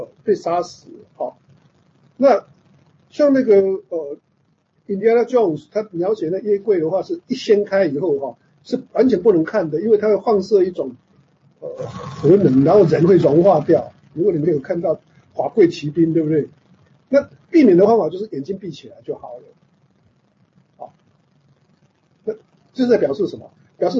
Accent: China

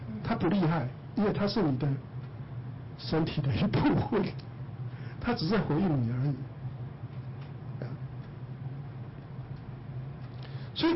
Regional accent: Taiwan; 我们台湾人在讲说一夜大一寸，

